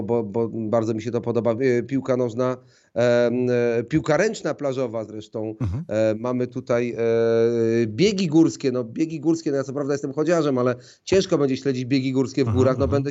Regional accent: Jarosław, Subcarpathian Voivodeship, Poland; urodziłem się na Podkarpaciu, tam się wychowałem w Jarosławiu, pochodzę z ziemi lubaczowskiej, cieszanowskiej

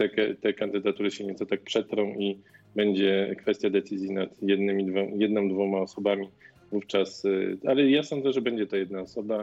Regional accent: Częstochowa, Silesian Voivodeship, Poland; Ja jestem z Częstochowy, w Częstochowie mamy lewicowego prezydenta

